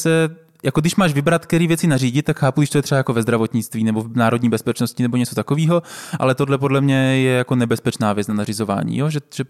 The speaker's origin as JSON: {"language": "Czech", "town": "Brno", "region": "South Moravian Region", "country": "Czechia", "tie": "born or raised there", "said": "já jsem vyrůstal celý život v Brně"}